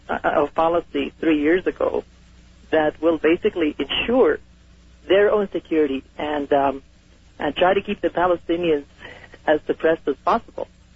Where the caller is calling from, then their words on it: Denver, Colorado, United States; I'm calling you from Denver, Colorado.